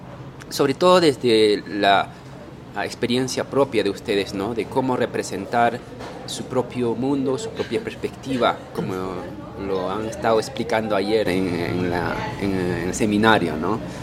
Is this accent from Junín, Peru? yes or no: no; Ayacucho, Peru; yo también vengo de Ayacucho, que es una ciudad musical, artístico, de arte popular y de mucha música de diversos géneros.